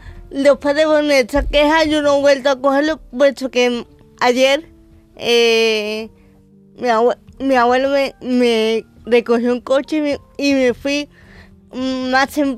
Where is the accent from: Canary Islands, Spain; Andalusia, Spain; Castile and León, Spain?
Andalusia, Spain; Utrera